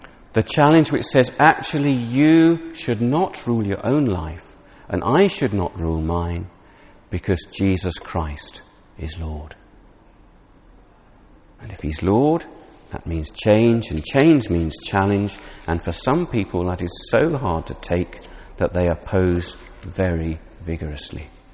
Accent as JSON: {"language": "English", "region": "England", "country": "United Kingdom", "said": "Now, being an Englishman, naturally I was overjoyed at this."}